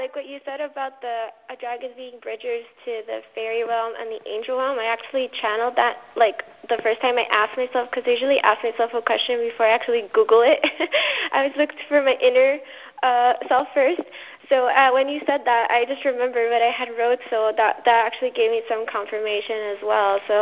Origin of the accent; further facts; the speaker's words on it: Miami, Florida, United States; I'm from Florida, too. Great. Yeah, I come from Miami